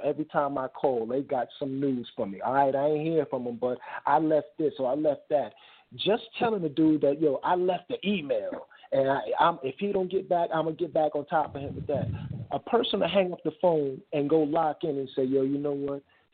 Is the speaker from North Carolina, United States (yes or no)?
no; New York City, New York, United States; My parents are from Jamaica. I'm first generation born here, born and raised in the Bronx.